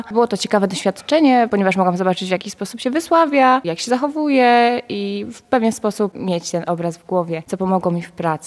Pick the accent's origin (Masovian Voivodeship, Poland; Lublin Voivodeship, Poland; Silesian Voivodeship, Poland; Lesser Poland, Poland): Silesian Voivodeship, Poland; Piekary Śląskie; i przyjechałam z Piekar Śląskich